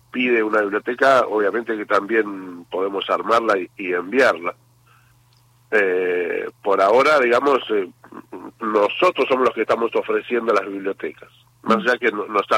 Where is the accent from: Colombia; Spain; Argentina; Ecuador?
Argentina; Bahía Blanca, Buenos Aires Province; nosotros somos todos de Bahía Blanca